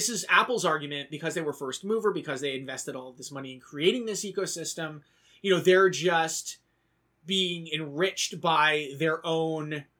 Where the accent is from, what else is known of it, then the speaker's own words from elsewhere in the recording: Canada; I know that, as a Canadian, our weird separation of state and federal...